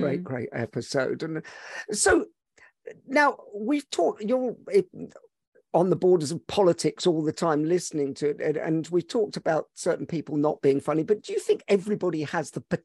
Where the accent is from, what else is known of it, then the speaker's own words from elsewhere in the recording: Scotland, United Kingdom; I'm Scottish and Hungarian.